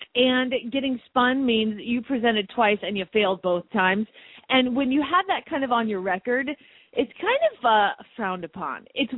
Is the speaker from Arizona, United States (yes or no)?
yes; Phoenix, Arizona, United States; from Phoenix, Arizona